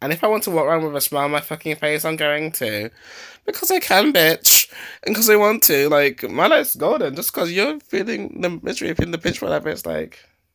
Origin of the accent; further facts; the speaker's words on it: Nottingham, East Midlands, United Kingdom; I'm from Nottingham. What country are you from? England.